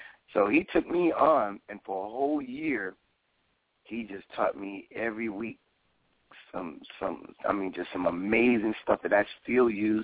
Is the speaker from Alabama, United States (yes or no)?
yes; Alabama, United States; born there; also born or lived in New York; I was born in Alabama, but I went to school in New York and Alabama.